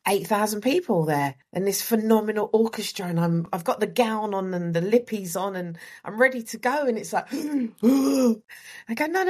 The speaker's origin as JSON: {"language": "English", "town": "Peckham", "region": "London", "country": "United Kingdom", "tie": "born or raised there", "said": "I grew up on a very sort of notorious council estate in Peckham in London, South London, Del Boy country, people affectionately call it."}